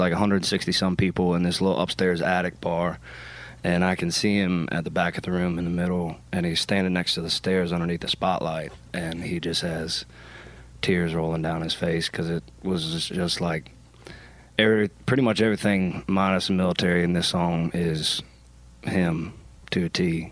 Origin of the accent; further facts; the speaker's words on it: Maryland, United States; So I'm from Maryland.